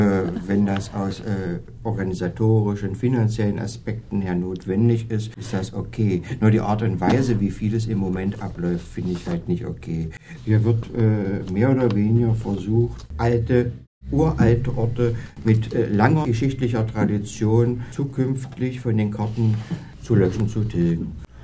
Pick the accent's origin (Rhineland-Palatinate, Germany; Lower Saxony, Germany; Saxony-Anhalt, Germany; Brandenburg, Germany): Saxony-Anhalt, Germany; Gernrode; meine Heimatstadt Gernrode. Eine über 1000-jährige Stadt, die auch durch die Stiftskirche, sage ich mal, national und international bekannt ist.